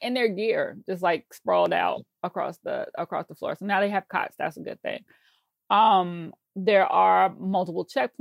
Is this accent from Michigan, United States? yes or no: no; New York, United States; And my thing is, and I say this as a New Yorker